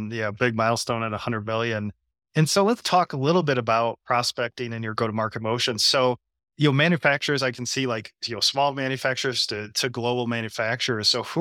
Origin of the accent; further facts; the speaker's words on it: Midwest, United States; because I come from the Midwest in the US and you'd see all these, small manufacturers throughout the Midwest.